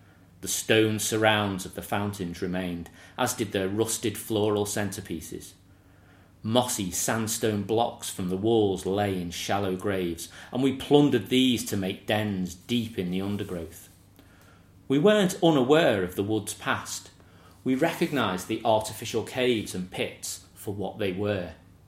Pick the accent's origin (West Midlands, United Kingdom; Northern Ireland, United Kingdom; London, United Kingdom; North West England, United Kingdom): North West England, United Kingdom; Eastham; I grew up on the Wirral, in a small village called Eastham. The road in which I lived backed onto open fields that stretched along the banks of the Mersey to a large, neglected, wooded area.